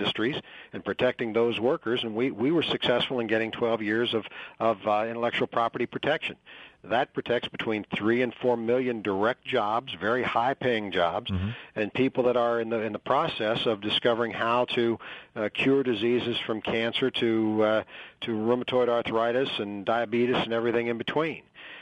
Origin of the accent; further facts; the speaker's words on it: Pittsburgh, Pennsylvania, United States; I'm from Pittsburgh.